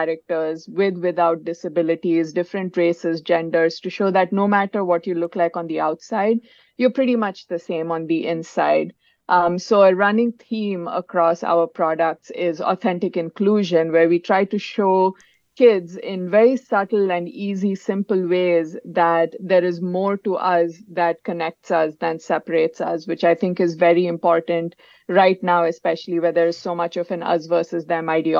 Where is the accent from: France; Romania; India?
India; My husband's American, I'm Indian.